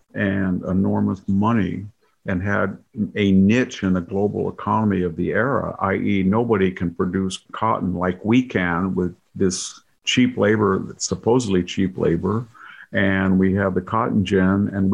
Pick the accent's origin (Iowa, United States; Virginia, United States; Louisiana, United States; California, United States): California, United States; I grew up same thing in California.